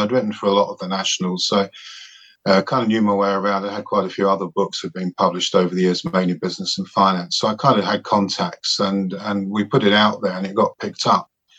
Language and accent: English; London, United Kingdom; I come from South London, not far from where you come from.